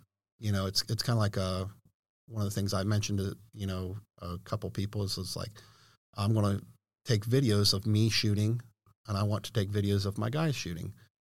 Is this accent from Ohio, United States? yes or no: yes; Ohio, United States; if basements were more popular, like back east, you know, because I'm originally from Ohio.